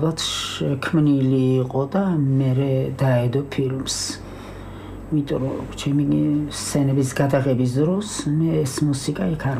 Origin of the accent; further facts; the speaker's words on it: Imereti, Georgia; მე გაქანებული იმერელი ვარ.